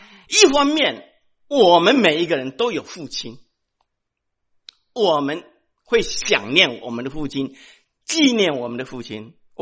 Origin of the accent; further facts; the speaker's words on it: Taiwan; 我在台湾长大的